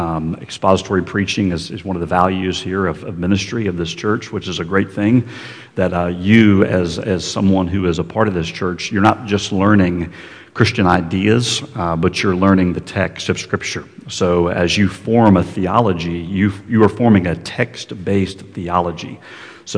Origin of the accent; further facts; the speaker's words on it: Raleigh, North Carolina, United States; We come from Raleigh, North Carolina, just south of Raleigh.